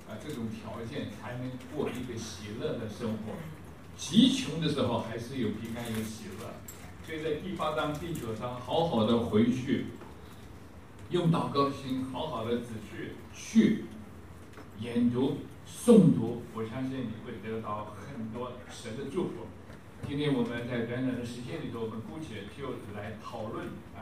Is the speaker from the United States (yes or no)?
yes; Indiana, United States; now in Japan; 我们从美国过来，美国的首都大，啊，现在日本都是马路也小小，车子也小小的